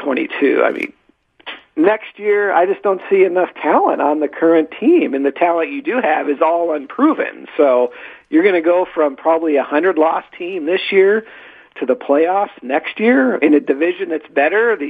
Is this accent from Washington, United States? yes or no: yes; Seattle, Washington, United States; Hey, I'm from Seattle. I grew up there.